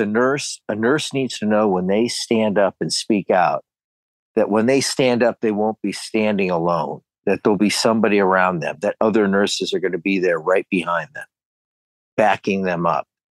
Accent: Canton, Ohio, United States; I'm originally from Canton, Ohio.

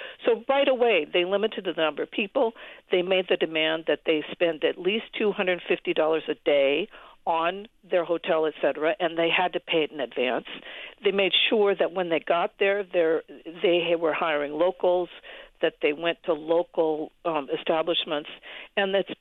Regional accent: Seattle, Washington, United States; which I'm from Seattle, and I've always admired the way Vancouver works

